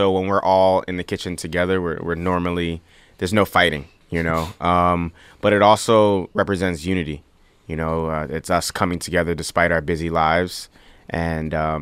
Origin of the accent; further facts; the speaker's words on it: Bronx, New York, United States; which is easy to do, you know, growing up in New York City, South Bronx especially.